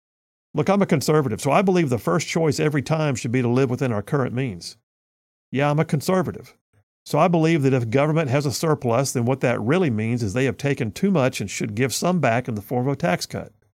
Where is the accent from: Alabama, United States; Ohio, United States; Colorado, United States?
Alabama, United States; Huntsville; When I was a kid growing up in South Huntsville, everybody knew gas was cheaper right across the Tennessee River Bridge.